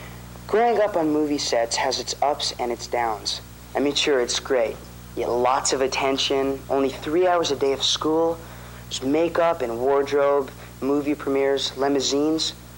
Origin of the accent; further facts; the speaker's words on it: Toronto, Ontario, Canada; now in Los Angeles, United States; I'm 17 years old, and I'm from Toronto, Canada. I'm currently living with my mother, Judy, in Los Angeles, California.